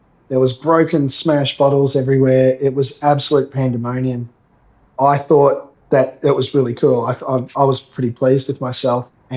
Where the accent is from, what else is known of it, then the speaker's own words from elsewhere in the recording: Brisbane, Queensland, Australia; Then most of my childhood was Nudgee Beach, which is a really cool place to grow up, like a small country town in the city with a beach, mangroves, and always been a Northsider.